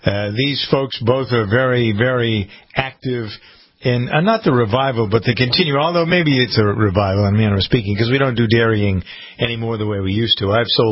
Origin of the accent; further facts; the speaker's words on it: Massachusetts, United States; I'm a Bay Stater. I live in Framingham. That's where my farm is.